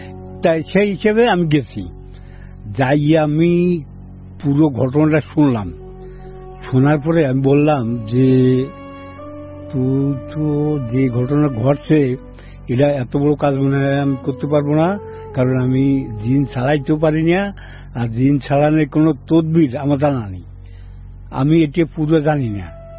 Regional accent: Gopalganj, Dhaka Division, Bangladesh; এবং সে বাড়ি দিনাজপুর আর আমার বাড়ি গোপালগঞ্জ

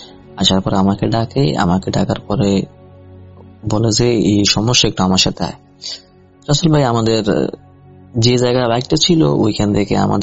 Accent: Noakhali, Chittagong Division, Bangladesh; now in United States; বলতেছি নোয়াখালী থেকে, কিন্তু বর্তমানে আমি এখন আমেরিকান প্রবাসী।

